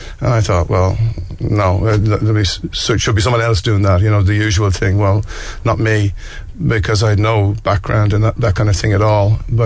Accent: Dublin, County Dublin, Ireland; born and raised in Dublin. Worked in Dublin all my life

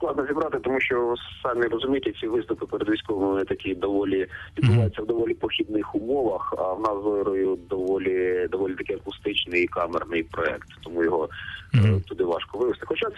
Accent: Starobilsk, Luhansk Oblast, Ukraine; Ми виступаємо в Сватовому і в моєму рідному Старобільську.

